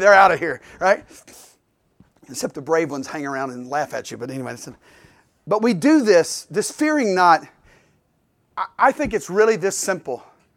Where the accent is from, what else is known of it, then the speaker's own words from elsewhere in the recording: Memphis, Tennessee, United States; It happens in my hometown in Memphis, and it's happening here in parts of it.